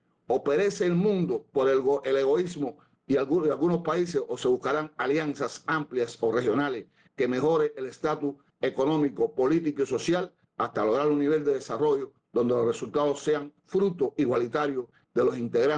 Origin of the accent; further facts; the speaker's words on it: Cuba; Soy cubano y ante todo abogo un mundo multipolar solidario.